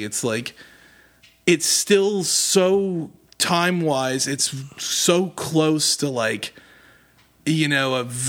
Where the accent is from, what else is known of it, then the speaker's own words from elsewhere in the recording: Canada; As Canadian people, we have nothing to do with.